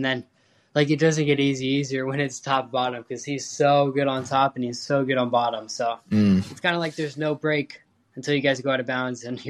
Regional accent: Chapel Hill, North Carolina, United States; I'm originally from Chapel Hill, so I like UNC.

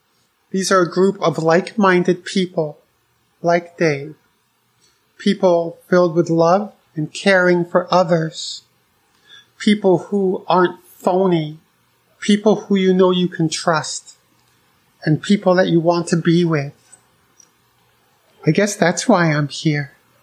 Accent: Scarborough, Maine, United States; I'm from Scarborough, Maine.

